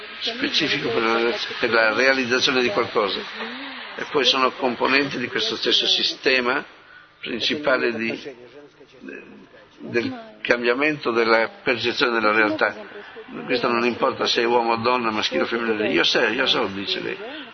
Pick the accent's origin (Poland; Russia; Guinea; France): Russia; Moscow; vengo da Mosca